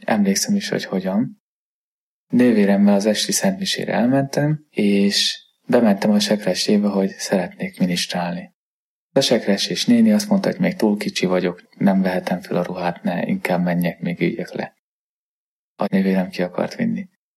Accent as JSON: {"language": "Hungarian", "town": "Göd", "region": "Pest", "country": "Hungary", "said": "Gödről származom, édesanyám meg édesapám is pedagógus."}